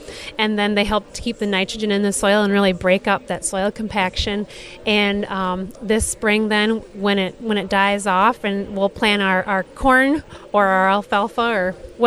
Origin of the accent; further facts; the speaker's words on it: Platteville, Wisconsin, United States; I was in my hometown of Platteville. We're a very rural community, a lot of agriculture